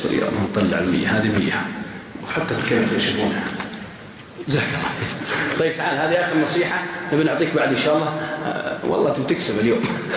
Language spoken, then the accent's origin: Arabic; Mecca, Makkah Province, Saudi Arabia; born there; من يوم أقول لهم ولدت بمكة يعرفونها